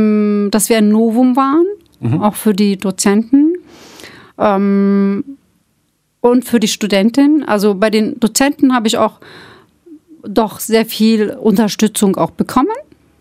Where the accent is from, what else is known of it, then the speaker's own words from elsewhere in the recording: Berlin, Germany; German is a second language; Ich bin so in einem Türkenviertel, Türken-Kurdenviertel aufgewachsen in der Spandauer Neustadt.